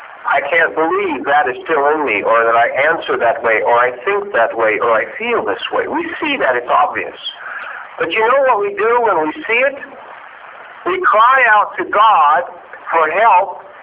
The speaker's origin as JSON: {"language": "English", "region": "Oregon", "country": "United States", "tie": "born or raised there", "lives_now": "Kennewick, United States", "said": "And I grew up in Oregon, and there was fog all over the place."}